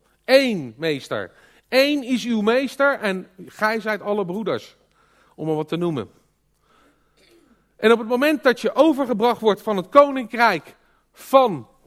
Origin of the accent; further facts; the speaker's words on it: North Brabant, Netherlands; Ik hoor zoveel mensen bij ons in Brabant waar veel minder gelovigen wonen.